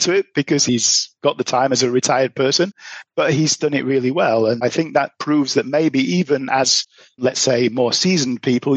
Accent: United Kingdom; for me as a Brit, I actually thought she was American.

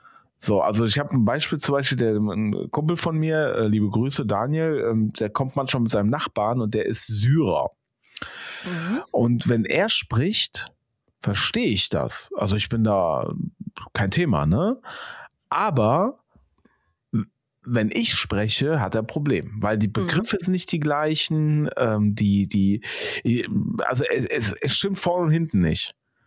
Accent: Germany; ich sage denen ja auf Arabisch, dass ich aus Deutschland komme. Das heißt, man erkennt ja, dass ich Arabisch spreche.

